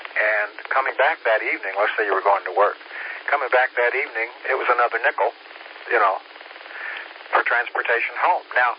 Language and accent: English; Tennessee, United States; I grew up in Tennessee, and, you know, in the hollows and ridgelines of Tennessee. So I'd never been in a place like that.